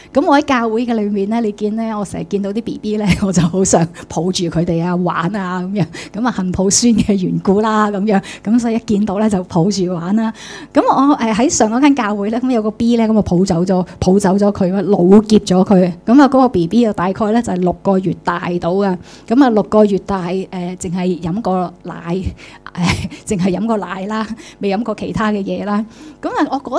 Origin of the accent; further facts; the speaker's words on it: Hong Kong; 如果你是我们香港人，我们的粤语来到去翻译这个罢了